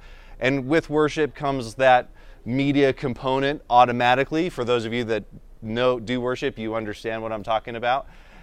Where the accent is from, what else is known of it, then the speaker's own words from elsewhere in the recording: Tucson, Arizona, United States; I'm in my 30s. I am a millennial, and that's not a dirty word. That's okay. And I grew up in Tucson. I came to this church in high school back in 98